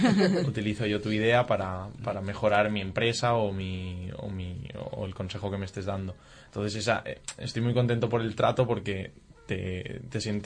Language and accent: Spanish; Valencian Community, Spain; yo soy valenciano y nada, yo he tenido varios trabajos desde que dejé los estudios y se me planteó la posibilidad de salir fuera